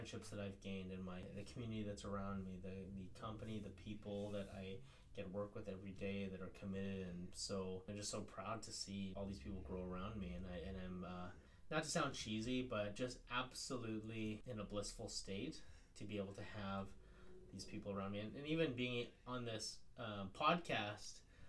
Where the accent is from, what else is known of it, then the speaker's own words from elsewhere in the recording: Vancouver, British Columbia, Canada; Growing up in Vancouver, being part of a very big family with three sisters, a brother, my grandparents, my parents, innumerable cousins.